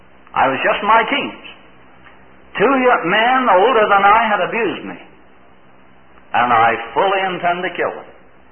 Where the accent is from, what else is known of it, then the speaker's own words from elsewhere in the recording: Canada; I grew up in Canada where, during that time, policemen never carried a gun, simply because you didn't kill them.